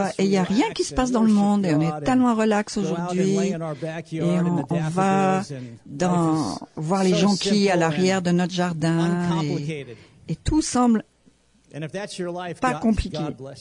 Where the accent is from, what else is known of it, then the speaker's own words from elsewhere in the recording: New York, United States; Et quand j'étais un enfant, j'ai grandi à New York.